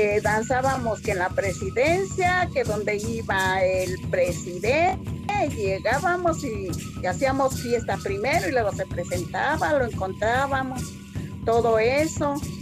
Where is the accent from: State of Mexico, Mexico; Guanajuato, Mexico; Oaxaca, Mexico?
Guanajuato, Mexico; San Miguel Otopa; born there; Nací en San Miguel Otopa, Guanajuato, municipio de Celaya.